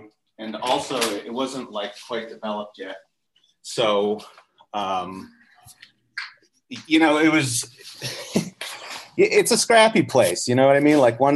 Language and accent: English; Harrisburg, Pennsylvania, United States; born there; also born or lived in Herzliya Pituah, Israel / Philadelphia; So I was born in Central Pennsylvania. I was born in Harrisburg. And we moved around a lot.